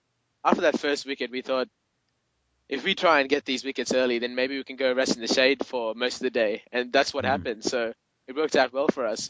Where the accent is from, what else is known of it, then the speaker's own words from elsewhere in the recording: Australia; from Australia.